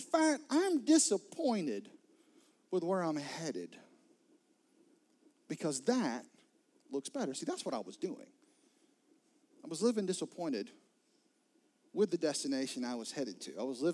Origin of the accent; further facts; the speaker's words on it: Florence, South Carolina, United States; When I was a kid, my family and I, I grew up in Florence, South Carolina. And so we drove a lot on I-20, a lot on I-95.